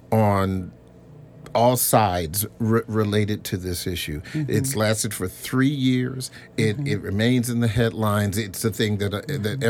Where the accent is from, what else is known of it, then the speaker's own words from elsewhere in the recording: Washington metropolitan area, United States; growing up in the Washington metro area and remembering Charles County as a kid, which it was just all farmland